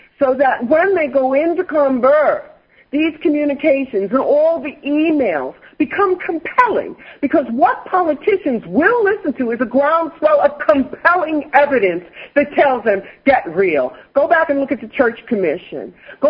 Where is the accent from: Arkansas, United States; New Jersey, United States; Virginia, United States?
New Jersey, United States; You're from Philadelphia. I'm from New Jersey.